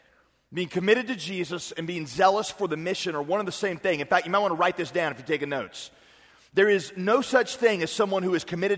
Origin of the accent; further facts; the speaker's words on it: North Carolina, United States; I am from North Carolina.